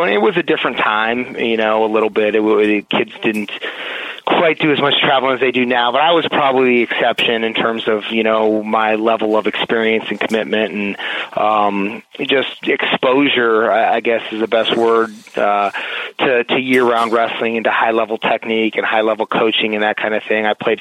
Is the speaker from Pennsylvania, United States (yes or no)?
yes; Erie, Pennsylvania, United States; I grew up in Erie, Pennsylvania, which really blue collar upbringing and went to public school there in Erie and, you know, grew up lower middle class.